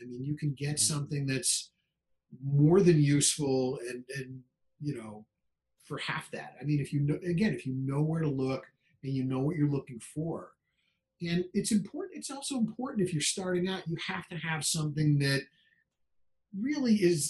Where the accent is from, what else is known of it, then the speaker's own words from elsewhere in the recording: Santa Monica, California, United States; also born or lived in Los Angeles; And then they moved out to L.A., where I grew up in Santa Monica. They moved out to L.A. 2 years after the Dodgers did. They moved out in 60. And I was born in 61.